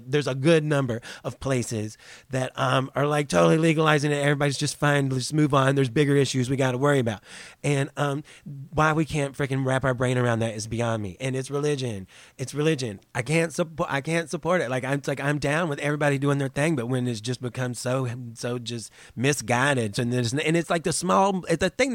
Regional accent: the South, United States; I have this damn accent. So, I mean, I grew up in the South. I love country music.

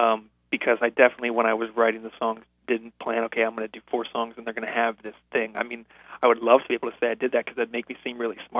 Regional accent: Michigan, United States; also born or lived in Arizona; I came from Michigan. I was born in Arizona. My dad was in the Air Force, so we moved around a ton when I was a kid. And both my parents are originally from Michigan, so we settled back there.

